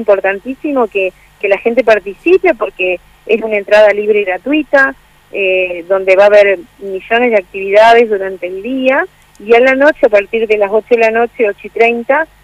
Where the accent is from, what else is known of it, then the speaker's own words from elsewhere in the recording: Puerto Viejo, Entre Ríos, Argentina; born there; Yo nací en el río, nací en el Puerto Viejo, nací entre las barrancas